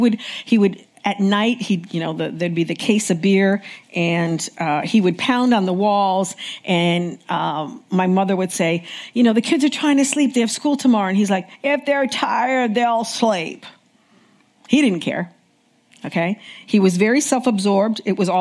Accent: Pennsylvania, United States; now in New York, United States; So I went to nursing school, graduated, moved out to New York. I was raised in Pennsylvania.

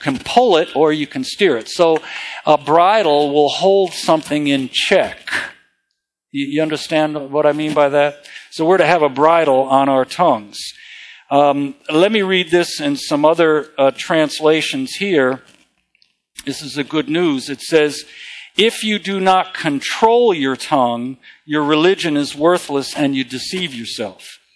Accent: California, United States; born there; also born or lived in Illinois; I came from... Well, I was born in California, and I lived in the Midwest. I lived in Illinois for a while.

